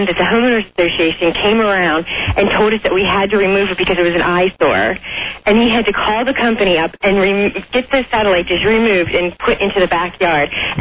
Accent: Germantown, Maryland, United States; I'm from Germantown.

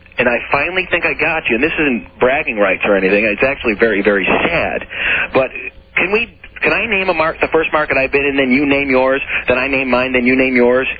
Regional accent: Chicago, Illinois, United States; And Chicago's my hometown, and I moved back for the third time, and then I felt like a stranger in my hometown.

